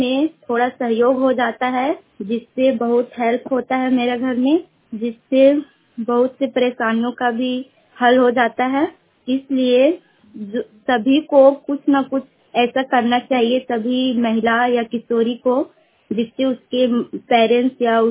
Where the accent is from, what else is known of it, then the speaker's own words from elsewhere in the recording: Jharkhand, India; मैं टाटी झरिया प्रखंड जिला हजारीबाग के रहने वाली हूँ।